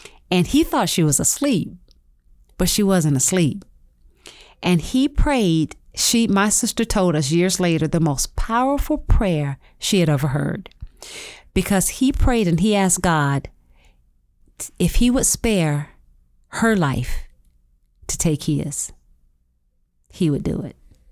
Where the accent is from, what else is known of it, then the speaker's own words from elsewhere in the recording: Florida, United States; growing up in Florida, we had, like, big